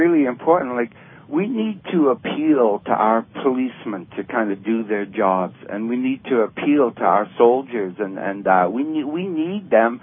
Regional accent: Canada; I've never felt as disgusted as of being a Canadian

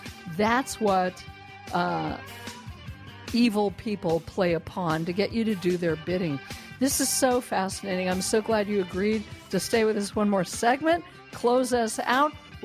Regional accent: Colorado, United States; I'm from Colorado.

